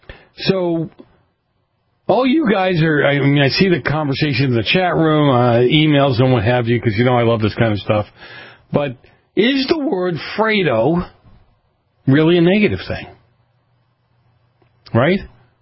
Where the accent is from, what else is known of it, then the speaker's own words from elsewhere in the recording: Boston, Massachusetts, United States; Growing up in Boston and some of the areas I grew up